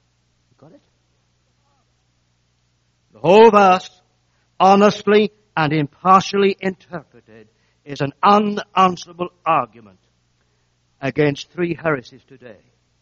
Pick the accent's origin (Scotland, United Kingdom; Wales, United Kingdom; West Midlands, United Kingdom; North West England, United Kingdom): Scotland, United Kingdom; now in Canada; I hope I'm sent from God, from Scotland to Manitoba.